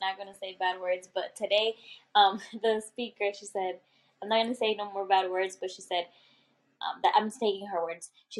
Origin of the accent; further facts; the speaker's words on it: El Paso, Texas, United States; born there; And I was born in El Paso, my brother was born in Mexico, but she brought us to the States